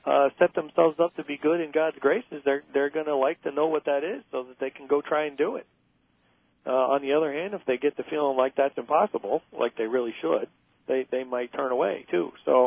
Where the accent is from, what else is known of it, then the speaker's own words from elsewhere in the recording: Miami, Florida, United States; also born or lived in Evansville, Indiana / St. Louis; Yeah, I was from Miami before I went to the seminary, so coming back down here was not a terrible big change.